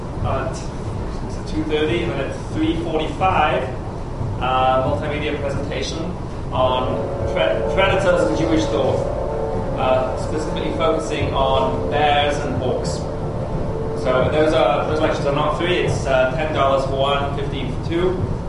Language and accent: English; England, United Kingdom; now in Beit Shemesh, Israel; originally from England, now I'm from Beit Shemesh